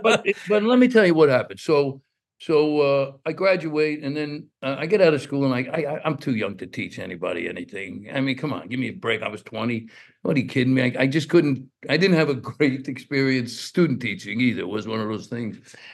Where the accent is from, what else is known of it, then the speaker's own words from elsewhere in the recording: New York City, New York, United States; I grew up in East New York and Brooklyn, where we fought every day.